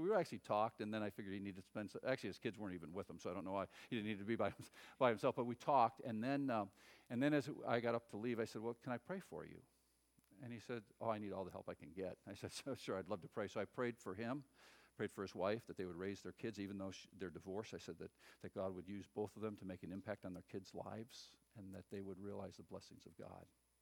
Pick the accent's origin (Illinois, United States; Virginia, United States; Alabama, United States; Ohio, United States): Illinois, United States; Chicago; I said, well, not really, because I'm a pastor from Chicago, and I'm here just to help pastors in their understanding of Scripture.